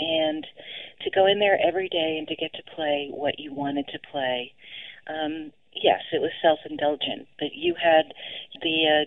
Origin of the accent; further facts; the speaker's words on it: East Coast, United States; my first experience living in Tucson, it was such a different place from growing up in the East Coast